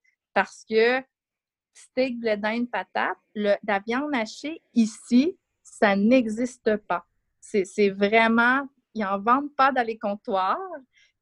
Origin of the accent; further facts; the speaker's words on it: Quebec, Canada; qui font dans les restaurants chez nous au Québec